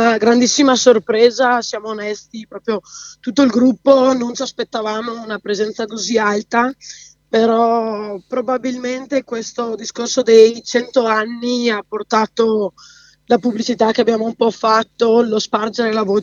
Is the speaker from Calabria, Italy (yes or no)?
no; Frassenè, Veneto, Italy; Sì, io sono da Frassenè, appunto, dove è nata tutta l'associazione